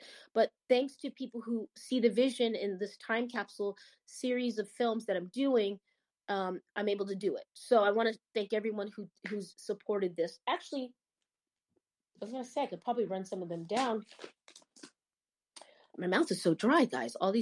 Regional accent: California, United States; And I'm from Southern California.

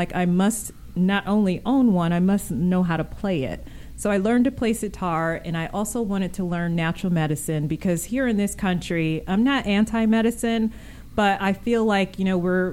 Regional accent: Grand Blanc, Michigan, United States; also born or lived in Ann Arbor; I grew up in Grand Blanc, Michigan, which is not far from Flint, about 15 miles away. And then, of course, I went on to Ann Arbor to go to school

